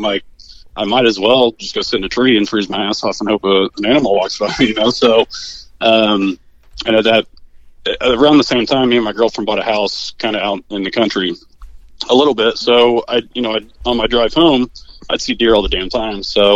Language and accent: English; Mattoon, Illinois, United States; So, grew up here, born and raised in Mattoon, and ever since I was 4 years old, I've been on a wrestling mat, so I wrestled.